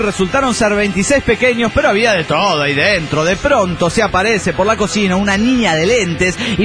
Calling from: Torreón, Coahuila, Mexico; de Torreón, Coahuila, México.

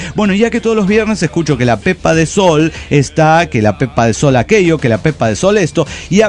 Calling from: Oaxaca, Mexico; desde Oaxaca, México.

